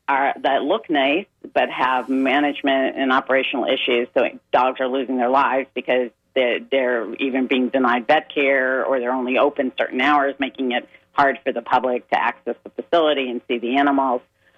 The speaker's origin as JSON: {"language": "English", "region": "California", "country": "United States", "tie": "born or raised there", "said": "I grew up in California."}